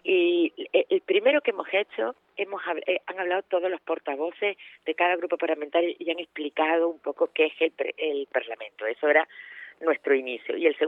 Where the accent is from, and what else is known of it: Canary Islands, Spain